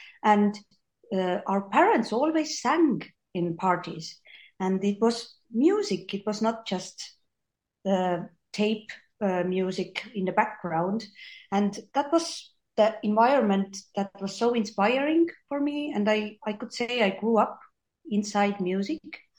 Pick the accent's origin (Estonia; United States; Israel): Estonia; Tartu County; So we come from Estonia and it's a small country. And so it's almost a village. Well, we are like country kids mostly here. So I grew up in a small village and I had a lovely childhood there.